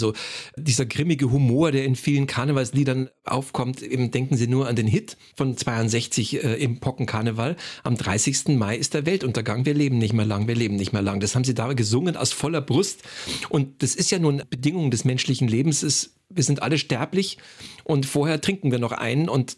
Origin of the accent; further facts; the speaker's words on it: Bavaria, Germany; ich bin ja selber aus Bayern und auch katholisch getauft